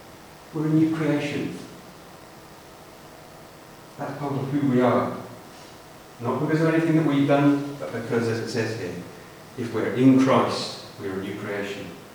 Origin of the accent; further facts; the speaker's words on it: England, United Kingdom; It says I'm a UK citizen. But my identity is also evident in the way I behave. I'm very British, very English.